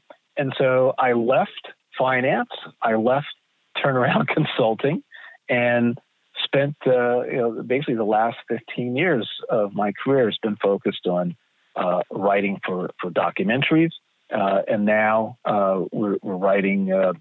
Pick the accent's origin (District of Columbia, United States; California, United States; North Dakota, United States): California, United States; Los Angeles; I grew up in Los Angeles, California. It was a very, very middle class, tight knit.